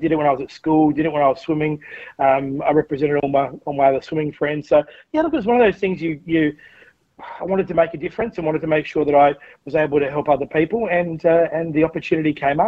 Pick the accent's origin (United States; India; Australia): Australia; Adelaide, South Australia; also born or lived in Melbourne; now in Central Coast, Australia; Jill and I moved up from Melbourne. I'm from Adelaide originally. We met in Melbourne and moved up for work